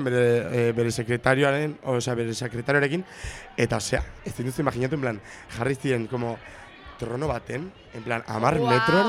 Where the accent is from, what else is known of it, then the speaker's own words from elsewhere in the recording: Ibarra, Navarre, Spain; nire Ibarra da Prepirineoa, Baldorba, eta dau oso abandonatuta